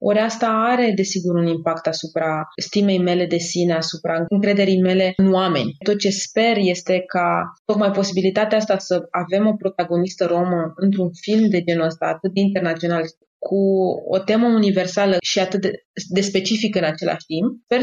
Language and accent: Romanian; Romania; Pentru mine acum ca actriță nu știu exact ce înseamnă.